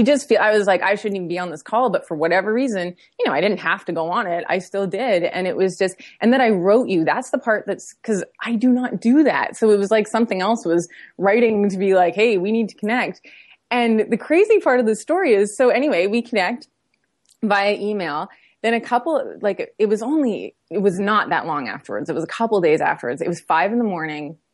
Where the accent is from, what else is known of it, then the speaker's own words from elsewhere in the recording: Canada; now in Los Angeles, United States; I live in Los Angeles. She lives in Toronto. I had found out we're both Canadian.